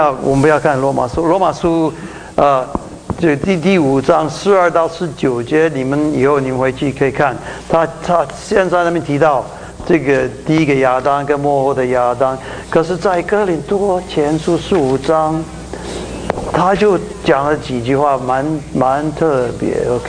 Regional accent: Taiwan; accent: Taiwanese Mandarin; 那是作秀啊，我们台湾国语啊，作秀

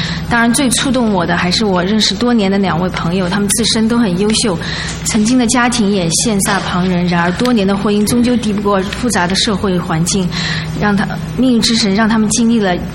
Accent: China; 我来自中国大陆，从小到大都在无神论的环境下长大，受的都是无神论教育。

